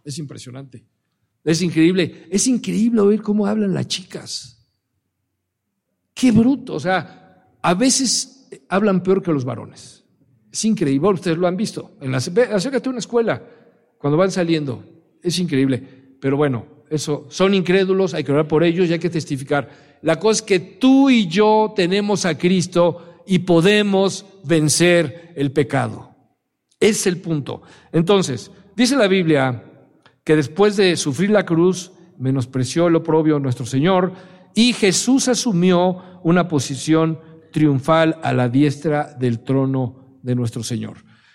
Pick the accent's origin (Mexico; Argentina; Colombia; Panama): Mexico; Alvarado, Veracruz; Yo soy de Alvarado, Veracruz, y ahí sí hablamos. Hartas groserías